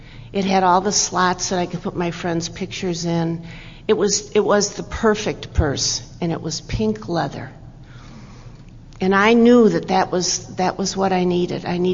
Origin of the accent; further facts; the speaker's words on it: St. Paul, Minnesota, United States; I'm from St. Paul, Minnesota. We don't want to get too close, do we? I'm from St. Paul, Minnesota, and it's just a privilege to be in your lovely state.